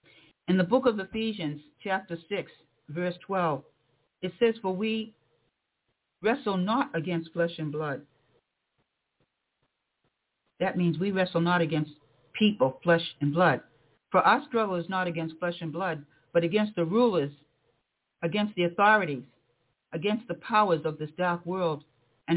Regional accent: Cape Cod, Massachusetts, United States; I remember growing up on Cape Cod years and years ago as a kid, we used to have snowstorms, a lot of snow.

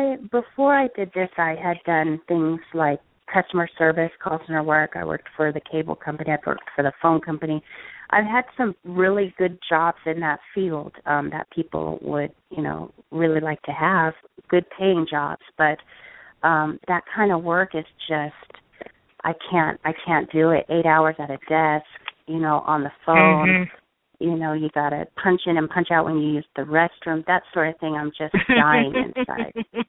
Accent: San Diego, California, United States; I'm from San Diego, so I'll go back down to San Diego and visit my family and my friends

